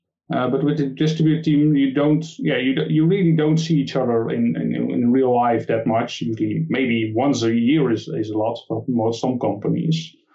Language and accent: English; Netherlands; Like I said, I'm from the Netherlands, so my name is really Dutch.